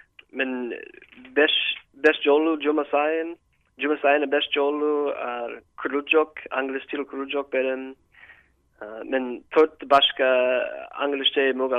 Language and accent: Kyrgyz; California, United States; Kyrgyz is a second language; moved away as an adult; now in Darkan, Kyrgyzstan; Мен Калифорниядан келгем. Бир жыл мурда. Мен 33 жаштамын. Буга чейин Америкада жүргөндө мен өрчөлгүч жана сноуборд тренер болуп иштеген. Азыр Кыргызстанда англис тил сабак берем.